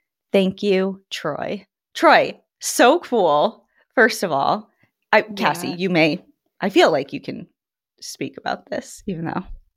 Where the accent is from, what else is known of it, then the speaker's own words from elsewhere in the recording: Exeter, South West England, United Kingdom; Since I grew up in Exeter and my family traces back to the area in the early 1600s, I asked if I had any relatives buried in the graveyard.